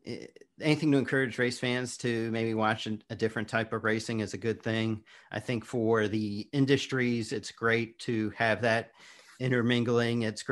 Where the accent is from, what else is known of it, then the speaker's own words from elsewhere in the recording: Indianapolis, Indiana, United States; granted, I'm a little bit biased because, as you say, I'm from Indianapolis.